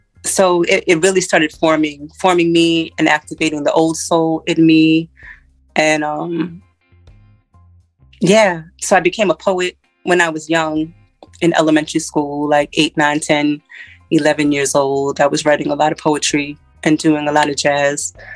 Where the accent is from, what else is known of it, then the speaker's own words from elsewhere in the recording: Hartford, Connecticut, United States; also born or lived in New York; New York and Hartford. I grew up in Hartford and New York.